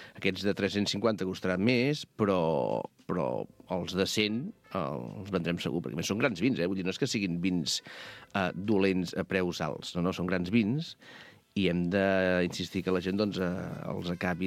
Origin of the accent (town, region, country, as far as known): Catalonia, Spain